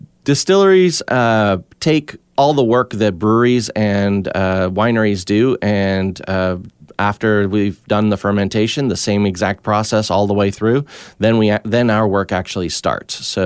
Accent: Mexico; I grew up in Mexico.

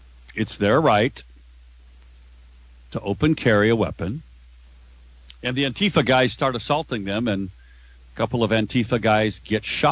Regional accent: United States; That's my right as an American.

